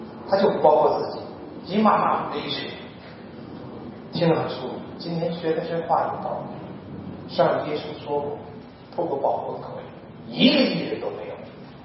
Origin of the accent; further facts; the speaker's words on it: Henan, China; 用我家乡话，我们河南农民常用一下